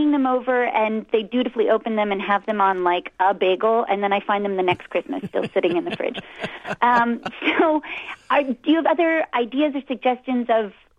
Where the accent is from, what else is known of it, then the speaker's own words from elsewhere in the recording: New Jersey, United States; moved away as an adult; now in Geneva, Switzerland; I'm born and bred in New Jersey, but have been living over here in Europe, various places in Europe, since 2001.